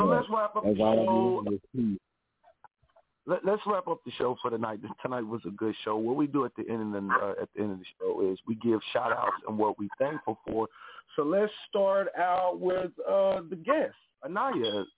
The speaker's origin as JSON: {"language": "English", "town": "Kansas City", "region": "Missouri", "country": "United States", "tie": "born or raised there", "said": "But without Kansas City, without my hometown, I wouldn't be who I am today."}